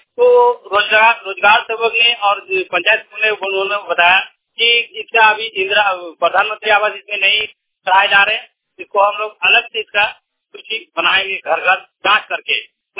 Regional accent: Patriya, Jharkhand, India; Bokaro ready प्रखंड गछंदा पंचायत पतरिया का निवासी हूँ।

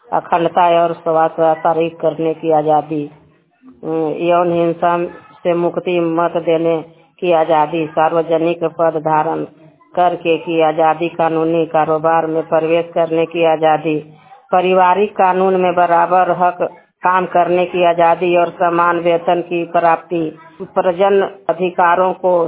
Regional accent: Nanaura, India; मैं ग्राम पंचायत ननौरा के रहने वाली हूँ।

